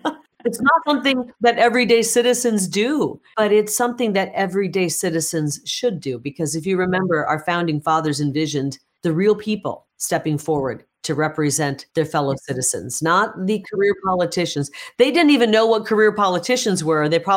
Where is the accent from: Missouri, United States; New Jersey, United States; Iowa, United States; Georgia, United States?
Iowa, United States; now in Arizona, United States; I grew up in Iowa, the youngest of nine kids, and had to work hard for everything I had.